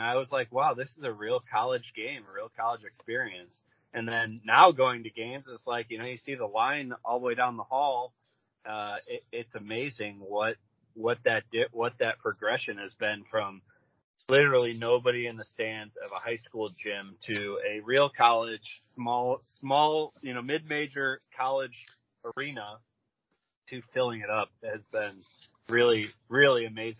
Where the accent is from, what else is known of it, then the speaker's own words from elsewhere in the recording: Indiana, United States; I grew up in Indiana where there were high school gyms bigger than Loyola's gym that seated more.